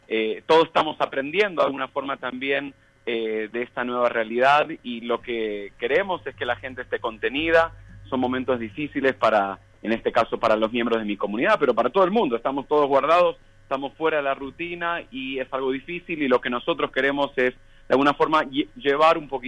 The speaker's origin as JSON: {"language": "Spanish", "country": "Argentina", "moved": "as an adult", "lives_now": "Mexico", "said": "yo soy argentino, para los que están escuchándome, hace mucho me fui de Argentina, hace 18 años"}